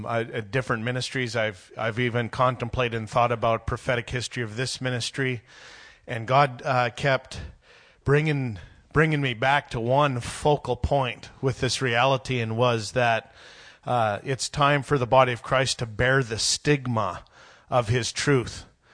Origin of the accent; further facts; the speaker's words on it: Canada; now in United States; I'm a Canadian, and I never knew the depth